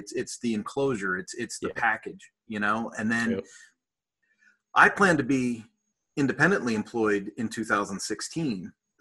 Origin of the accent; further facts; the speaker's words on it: Philadelphia, Pennsylvania, United States; now in Colorado, United States; I was raised in Philadelphia.